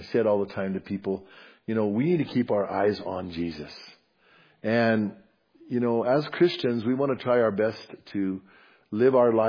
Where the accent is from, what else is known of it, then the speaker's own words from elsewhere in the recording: Bernalillo, New Mexico, United States; there was giant fields of alfalfa fields all around where I lived, where I grew up in Bernalillo.